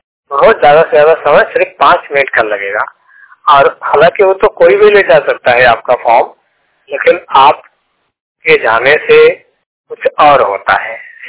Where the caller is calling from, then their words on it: Mirzapur, Uttar Pradesh, India; जिला मिर्जापुर, उत्तर प्रदेश से बात कर रहा हूँ।